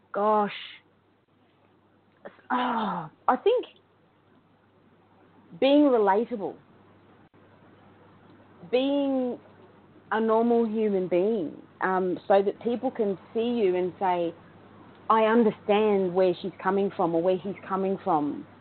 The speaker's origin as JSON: {"language": "English", "country": "Australia", "said": "And the actual name on my link is … Because I'm an Aussie."}